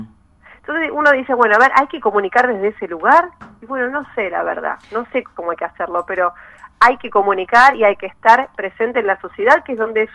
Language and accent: Spanish; Mar del Plata, Buenos Aires Province, Argentina; Yo vengo de Mar del Plata, yo soy marplatense